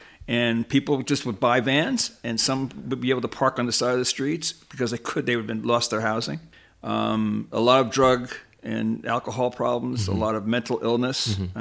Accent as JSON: {"language": "English", "region": "New Jersey", "country": "United States", "tie": "born or raised there", "said": "I was born and raised in Jersey, and I was only 16 when that scene, in 1963."}